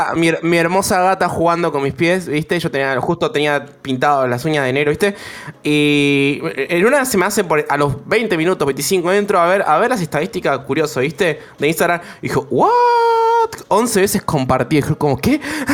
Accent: Buenos Aires, Argentina; Sí, soy de Buenos Aires, del centro

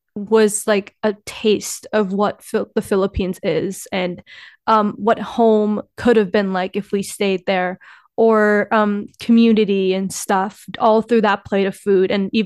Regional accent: Illinois, United States; I'm Filipino American. I grew up in Illinois, and that's a predominantly white area.

